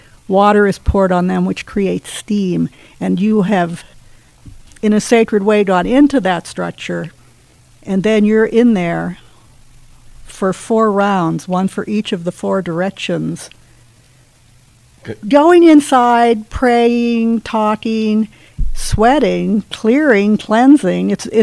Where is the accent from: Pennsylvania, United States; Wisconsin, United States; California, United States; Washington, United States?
Pennsylvania, United States; also born or lived in Colorado Springs; No, I'm from Pennsylvania. I grew up near Pittsburgh.